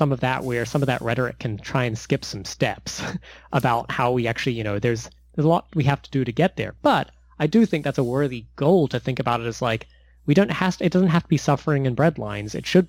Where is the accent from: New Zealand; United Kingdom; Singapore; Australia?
New Zealand; now in United States; so I was raised in New Zealand, but I'm also an American citizen.